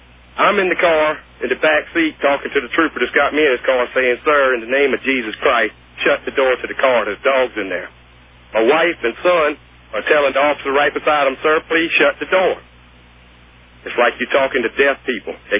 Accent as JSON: {"language": "English", "region": "North Carolina", "country": "United States", "said": "I ain't robbed nobody. I'm a tourist from North Carolina. I'm on my way home."}